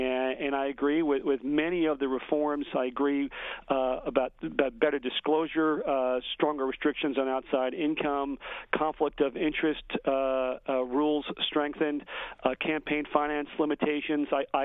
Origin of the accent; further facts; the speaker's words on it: New York, United States; help the only state that I've ever called my home state, which is in crisis.